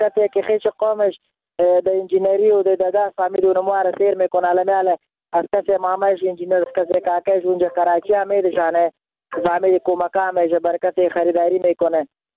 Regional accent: Afghanistan; ما خودم افغان هستم،

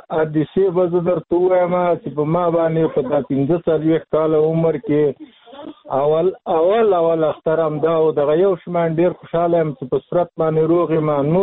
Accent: Afghanistan; موږ خو افغانان یو، موږ خو د دې وطن خلک یو.

